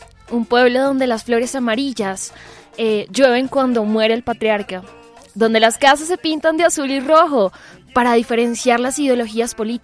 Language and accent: Spanish; Colombia; una obra que nos marcó como colombianos, que nos marcó como latinoamericanos